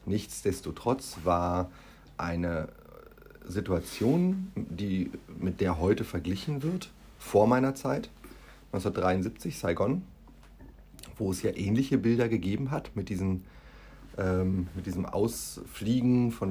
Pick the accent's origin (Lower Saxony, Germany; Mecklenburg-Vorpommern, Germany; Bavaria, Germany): Lower Saxony, Germany; Davenstedt; So, also ich komme ja aus Davenstedt